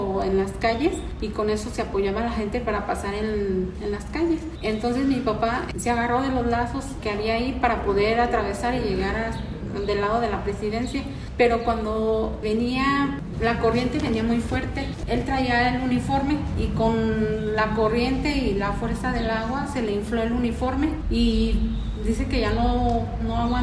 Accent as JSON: {"language": "Spanish", "town": "Irapuato", "region": "Guanajuato", "country": "Mexico", "tie": "born there", "said": "Yo nací aquí en Irapuato, precisamente el día 18 de agosto del 73, el día que fue la inundación de Irapuato."}